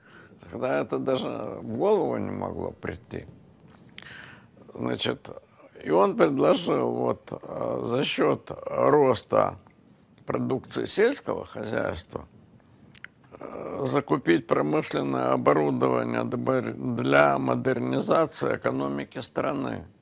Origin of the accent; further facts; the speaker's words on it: Kharkiv, Kharkiv Oblast, Ukraine; Я из Харькова, я видел, трупы лежали на улицах, умерших от голода.